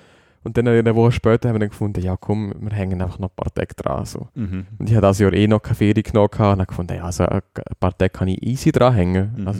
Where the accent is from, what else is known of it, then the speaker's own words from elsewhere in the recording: Liechtenstein; Als Liechtensteiner sowieso